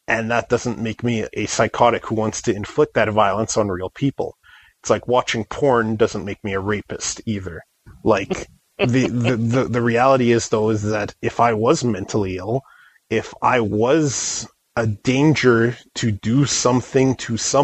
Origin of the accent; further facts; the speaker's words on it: Canada; And I'm a Canadian, so I can't really affect anything from up here.